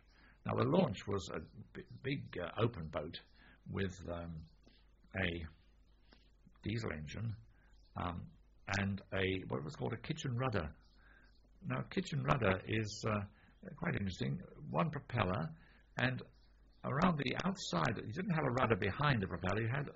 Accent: Jersey; born there; Well, you see, I say I was born in Jersey. My parents were in Jersey.

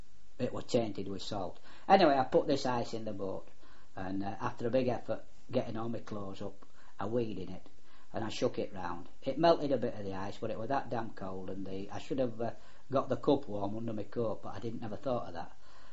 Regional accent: United Kingdom; I said, we're British, we can last six.

